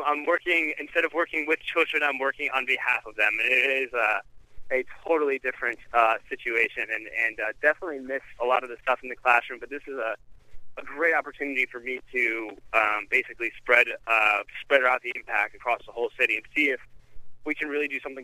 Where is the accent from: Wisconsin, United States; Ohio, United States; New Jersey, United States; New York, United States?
New York, United States; I grew up in New York during September 11th